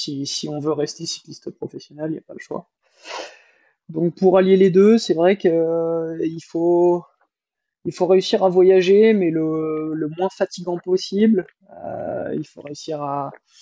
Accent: Nantes, Pays de la Loire, France; Et j'ai fait le choix de partir de Nantes, ma région natale, pour m'installer, dans les Alpes.

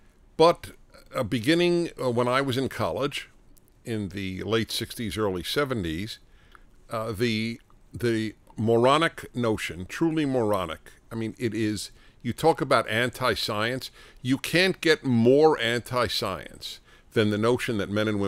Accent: New York City, New York, United States; I grew up in New York City, and I had a ticket for $1 because they gave tickets to high school students for $1.

